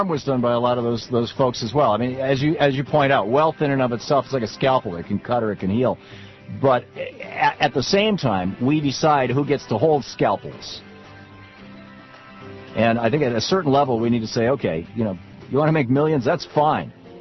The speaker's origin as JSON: {"language": "English", "region": "Michigan", "country": "United States", "tie": "born or raised there", "said": "And I remember in growing up in Michigan, Blue Cross Blue Shield, our health insurance company that my dad had because he worked in a union shop, was a nonprofit corporation."}